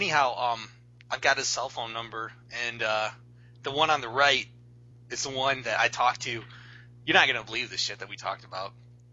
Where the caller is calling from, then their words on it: Michigan, United States; I'm calling from Michigan.